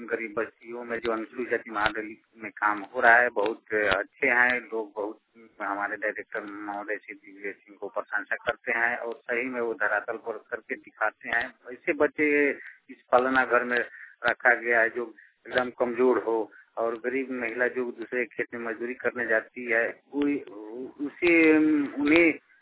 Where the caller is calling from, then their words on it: Motihari, Bihar, India; ग्राम परशुरामपुर, थाना तुगले, जिला पूर्वी चंपारण, मोतिहारी, मैं एरिया कला मोतिहारी से बोल रहा हूँ।